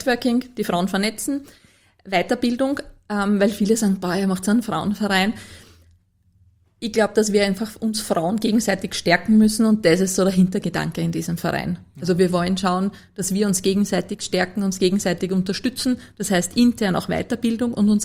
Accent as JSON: {"language": "German", "region": "Lower Austria", "country": "Austria"}